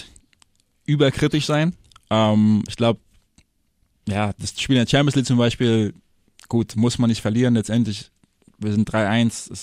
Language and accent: German; Wiesbaden, Hesse, Germany; Ich bin ja, also muss ich auch dazu sagen, ich bin ja auch aus Wiesbaden.